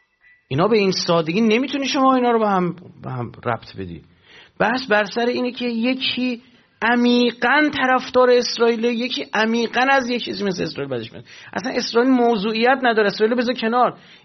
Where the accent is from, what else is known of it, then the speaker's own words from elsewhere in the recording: Iran; فرهنگ اصیل ما ایرانی هم این کار